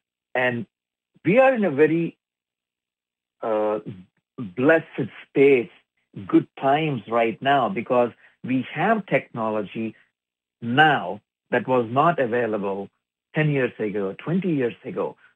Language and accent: English; India; I'm originally from India.